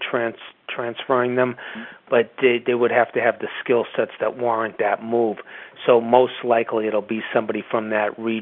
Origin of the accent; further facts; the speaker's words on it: Boston, Massachusetts, United States; after I graduated university in Boston, Massachusetts, where I grew up